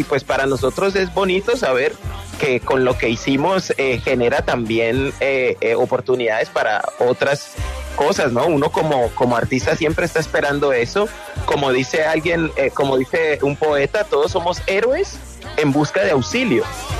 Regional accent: Cali, Valle del Cauca, Colombia; yo vengo de Cali

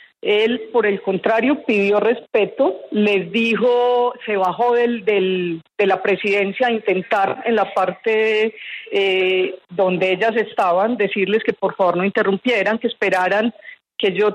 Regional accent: Colombia; no permitiendo que tanto los compañeros como los colombianos pudiéramos exponerles nuestra posición de la ponencia positiva

